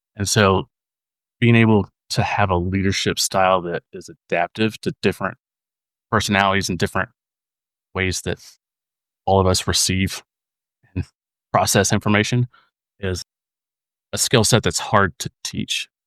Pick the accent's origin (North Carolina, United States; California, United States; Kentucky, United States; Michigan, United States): Kentucky, United States; They probably think I'm very simple, I am from Kentucky